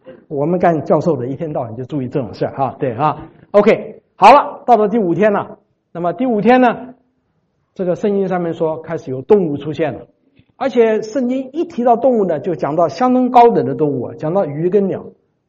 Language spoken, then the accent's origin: Chinese; Taiwan; 我在小的时候在台湾的时候